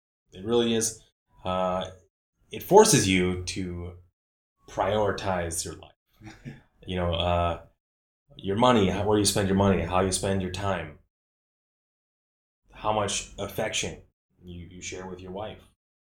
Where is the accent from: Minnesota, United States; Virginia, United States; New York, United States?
Minnesota, United States; I grew up in Minnesota, a small town, 5,000 people.